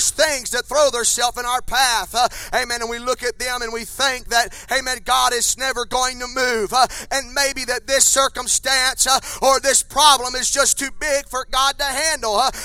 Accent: Elkton, Virginia, United States; I'm from Elkton, Virginia.

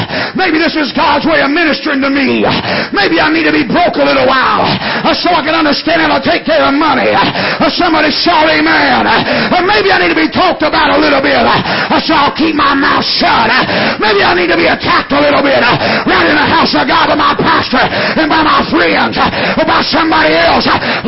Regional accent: Kentucky, United States; I'm from Kentucky. You have to forgive me.

